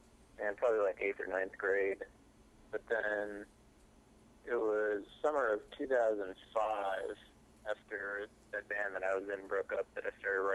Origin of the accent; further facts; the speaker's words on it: Wisconsin, United States; moved away as an adult; I grew up in Wisconsin, and I moved out to Boston with the guys I was playing music with after high school.